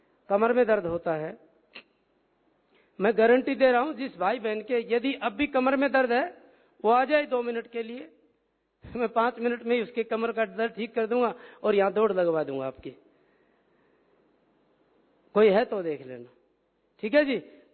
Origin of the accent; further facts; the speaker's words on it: Haryana, India; आज हरियाणा का तीसरा ऑक्सीजन बाग मेरा गांव बनने जा रहा है